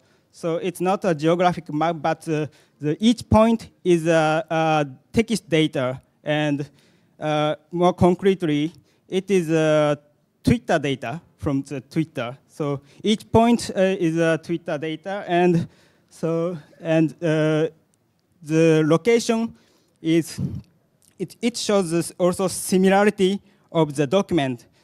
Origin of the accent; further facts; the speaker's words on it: Japan; I'm an individual participant of this event, and I'm from Japan.